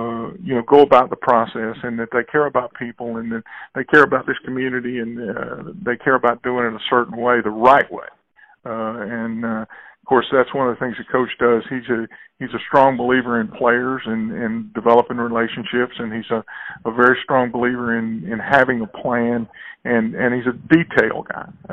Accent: Alabama, United States; I grew up in Alabama, and you know, it's one of those places where that hard work

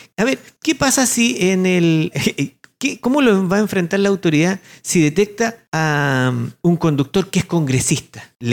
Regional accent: Chile

